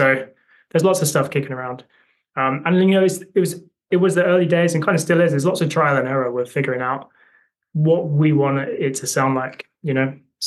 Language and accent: English; Brighton, South East England, United Kingdom; we're from Brighton and they've been kicking around here for like a long time